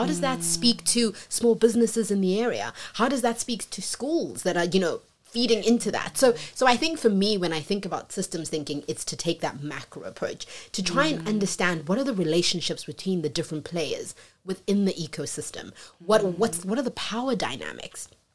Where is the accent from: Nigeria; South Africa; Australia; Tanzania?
South Africa; Gauteng; So I grew up in the East Rand, in a small little township called Togaza.